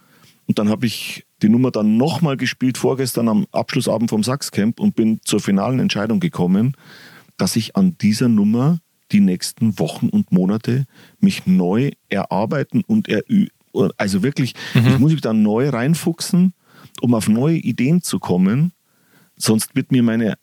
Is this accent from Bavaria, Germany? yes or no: yes; Bavaria, Germany; Ich bin im Bayerischen Wald groß geworden, noch vor Internetzeiten.